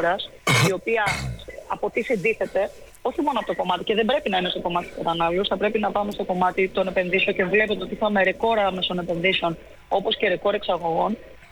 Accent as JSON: {"language": "Greek", "country": "Greece", "tie": "born or raised there", "said": "οι γενιές ανθρώπων οι οποίοι μεγαλώσαμε στην Ελλάδα"}